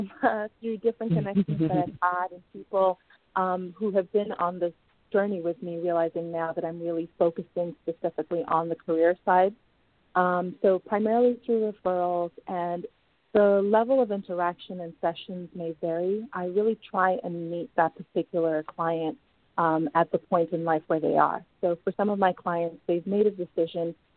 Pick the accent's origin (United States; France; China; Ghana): Ghana; also born or lived in Zimbabwe / Kenya / Tanzania / Uganda; So we're originally from Ghana. I was raised, wherever we were, I was raised in Ghanaian culture.